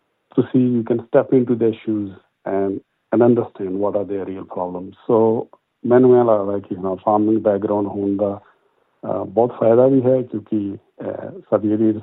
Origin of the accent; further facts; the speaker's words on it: Himachal Pradesh, India; ਮੈਂ ਹਿਮਾਚਲ ਪ੍ਰਦੇਸ਼ ਤੋਂ ਹਾਂ, ਜ਼ਿਲ੍ਹਾ ਉਨਾ, ਜਿਹੜਾ ਕਿ 1971 ਤੋਂ ਪਹਿਲਾਂ ਪੰਜਾਬ ਦਾ ਹਿੱਸਾ ਸੀ, ਤਾਂ ਹੀ ਹੁਣ ਤੁਸੀਂ ਸੁਣ ਰਹੇ ਹੋ ਕਿ ਮੈਂ ਪੰਜਾਬੀ 'ਚ ਬੋਲ ਰਿਹਾ। ਅਤੇ ਸਾਡੀ ਫੈਮਿਲੀ ਦੇ ਵਿੱਚ ਸਾਡੀ ਫਾਰਮਿੰਗ ਬੈਕਗਰਾਊਂਡ ਹੈ